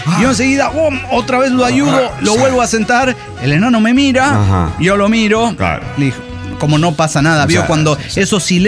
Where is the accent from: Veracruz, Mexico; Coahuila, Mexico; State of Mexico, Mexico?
State of Mexico, Mexico; Ecatepec de Morelos; de Ecatepec de Morelos